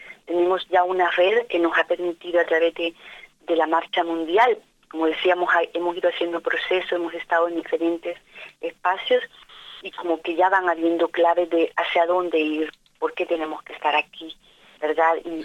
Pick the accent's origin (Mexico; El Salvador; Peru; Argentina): El Salvador; moved away; me emigré hace muchos años de El Salvador